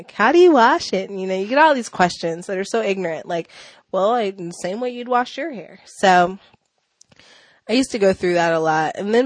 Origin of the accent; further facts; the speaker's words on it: Willits, California, United States; also born or lived in Bay Area; And I grew up in the Bay Area until I was 9 years old. Then I moved up north to Willits, where I attended Bechtel Grove Middle School in the fourth grade and graduated from Bechtel Grove and went on to Willits High School